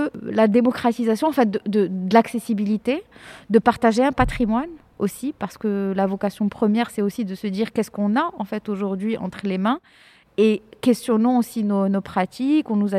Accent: Morocco; moi-même, j'ai grandi, je suis marocaine, je suis née, j'ai grandi au Maroc, de famille de parents marocains. J'ai quand même fréquenté l'école française. J'ai étudié en France, j'ai décidé de rentrer au Maroc

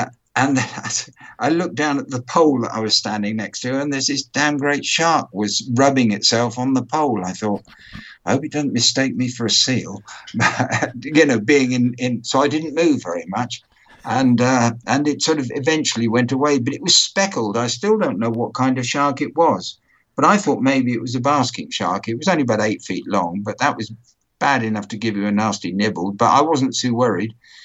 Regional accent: Aldershot, South East England, United Kingdom; also born or lived in Southampton; I was born in Southampton, someone has to be, and it was all right. Moved to Aldershot when I was seven, did the usual school things

